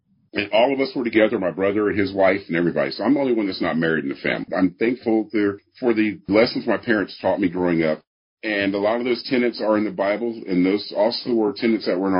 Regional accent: Midwest, United States; And I came from the Midwest and all this kind of stuff.

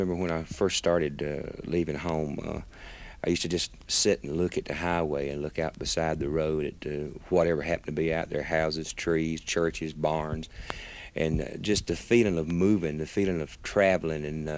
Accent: Carolina, United States; born there; moved away; I was born in Carolina, and not too far back in the swamps, as the song says, but I did leave home at a pretty early age with my guitar and a few other guys

